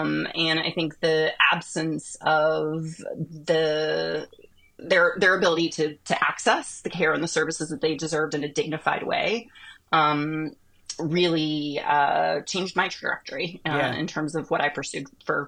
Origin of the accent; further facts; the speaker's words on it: Washington, D.C. area, United States; my journey is really one where I grew up in North America, grew up just outside of Washington, D.C.